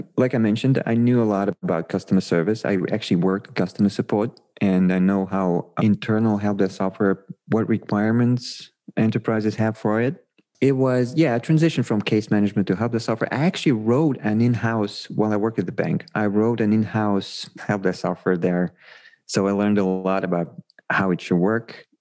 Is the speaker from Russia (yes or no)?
yes; Russia; part of our team is originally from Russia. I grew up in Russia.